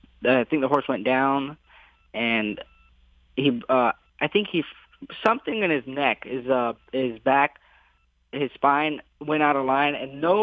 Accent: Ocala, Florida, United States; also born or lived in Miami; Well, I'm originally from Florida. I was born in Miami, but we moved from Miami to Ocala when I was about 10 years old

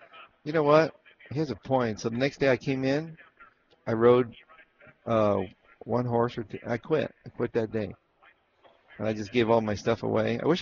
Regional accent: Nogales, Arizona, United States; I come from Nogales, Arizona.

